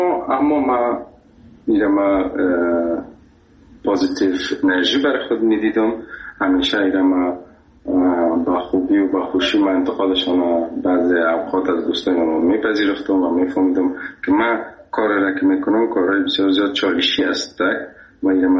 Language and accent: Persian; Afghanistan; گفتم از افغانستان.